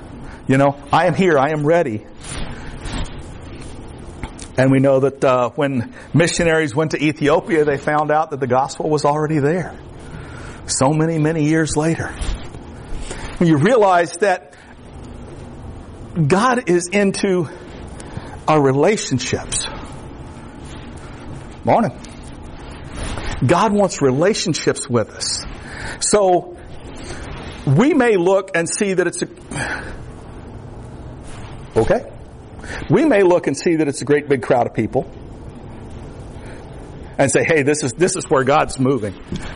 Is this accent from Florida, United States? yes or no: yes; Florida, United States; I grew up in the Everglades.